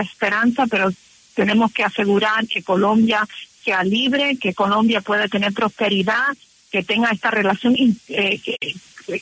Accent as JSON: {"language": "Spanish", "town": "Miami", "region": "Florida", "country": "United States", "tie": "born or raised there", "said": "que me crié en Miami con muchísimos colombianos"}